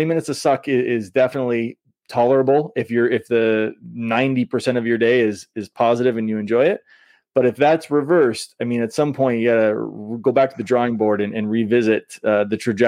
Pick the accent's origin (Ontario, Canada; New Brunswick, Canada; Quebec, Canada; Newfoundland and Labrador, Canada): Ontario, Canada; also born or lived in Western New York, United States; where I grew up in Southern Ontario and then partially in Western New York